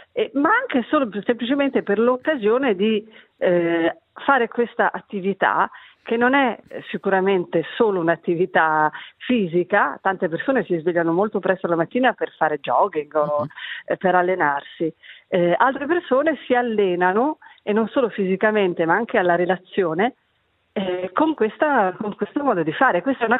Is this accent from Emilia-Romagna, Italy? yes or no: no; Genoa, Liguria, Italy; Io non vengo dal mondo del liscio, non sono neanche romagnola, anzi sono genovese, che per certi termini è un essere diametralmente opposto al romagnolo